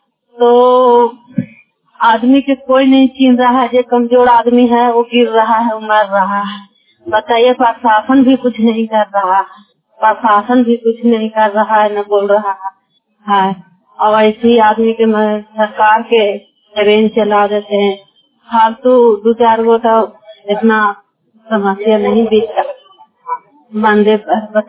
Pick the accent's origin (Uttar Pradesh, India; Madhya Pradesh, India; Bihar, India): Bihar, India; मैं बिहार के रहने वाला हूँ।